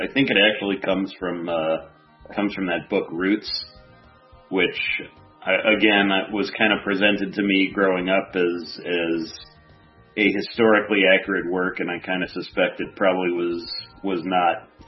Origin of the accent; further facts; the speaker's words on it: the American West, United States; Buckaroos and I'm from the American West, so...